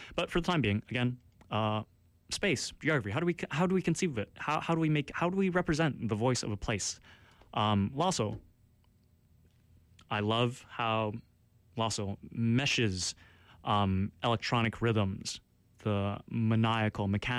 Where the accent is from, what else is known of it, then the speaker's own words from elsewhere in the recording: Richmond, British Columbia, Canada; I grew up in Richmond, you know, Island City. Island City by nature is its tagline.